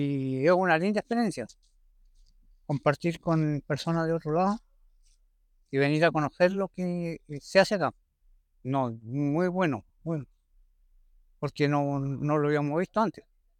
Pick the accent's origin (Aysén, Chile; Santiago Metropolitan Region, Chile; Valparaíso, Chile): Aysén, Chile; Puerto Aguirre; Yo soy de Puerto Aguirre